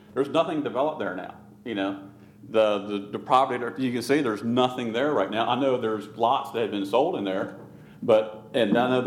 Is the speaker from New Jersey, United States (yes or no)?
no; Selbyville, Delaware, United States; I mean, I grew up in Selbyville. As my late father said, we got original sand between our toes. You know, we've lived here forever.